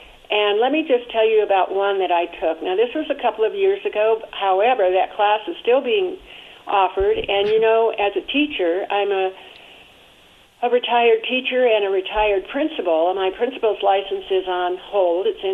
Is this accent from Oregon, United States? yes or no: no; Los Angeles, California, United States; But I grew up in East L.A. I'm very aware of how I was treated.